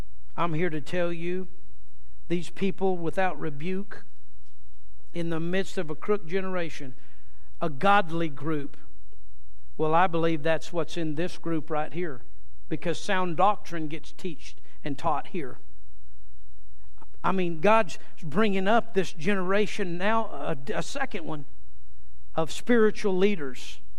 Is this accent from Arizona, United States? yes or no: yes; Casa Grande, Arizona, United States; born there; My dad told me after he worked for John Wayne, the Duke, when I was born in Casa Grande